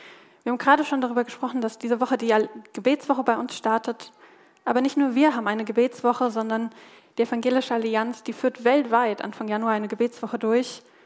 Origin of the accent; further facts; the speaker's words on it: Germany; Ich meine, ich weiß, wir sind Deutsche, wir halten das immer so ein bisschen bedeckt.